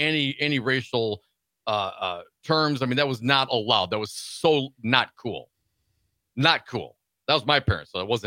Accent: Madison, Wisconsin, United States; growing up in Madison area, Wisconsin.

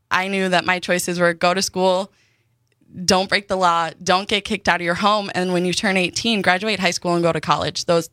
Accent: Milwaukee, Wisconsin, United States; born there; also born or lived in Hurley; I was born in Milwaukee. I lived a few years up in Hurley, Wisconsin.

